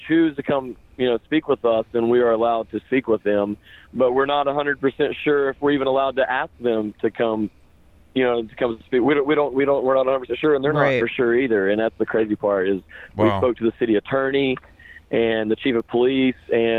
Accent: West Virginia, United States; I'm from Southern West Virginia.

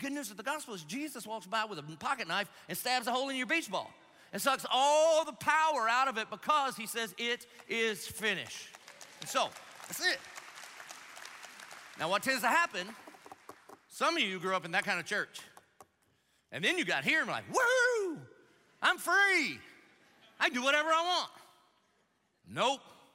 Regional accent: Dillon, South Carolina, United States; now in Jacksonville, United States; And so, I mean, I grew up in Dillon

